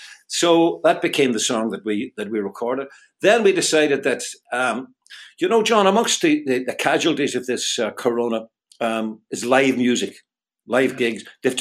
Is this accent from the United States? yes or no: no; Derry, Northern Ireland, United Kingdom; the north of Ireland, and specifically the port of Derry, which is my hometown.